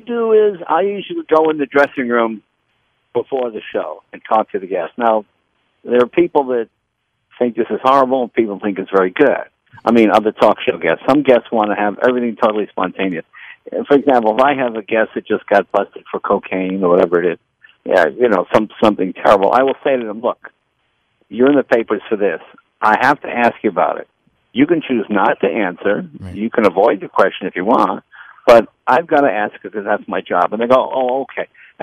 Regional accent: Boston, Massachusetts, United States; and I'm from Boston

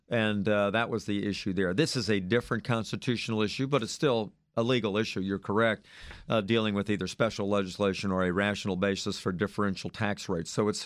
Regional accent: Virginia, United States; I grew up here in Northern Virginia, Fairfax County. I lived for 21 years in Virginia Beach, raised all my kids in Hampton Roads.

